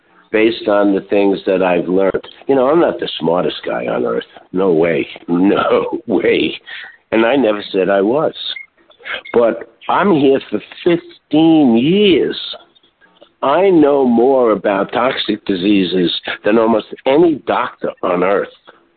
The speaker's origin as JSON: {"language": "English", "region": "New York", "country": "United States", "said": "I'm from New York."}